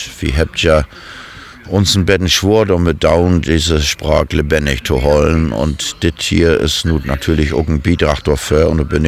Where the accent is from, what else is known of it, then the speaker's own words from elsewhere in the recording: Mecklenburg-Vorpommern, Germany; ich komme aus Leisterfurg und im Landkreis Ludwigslust.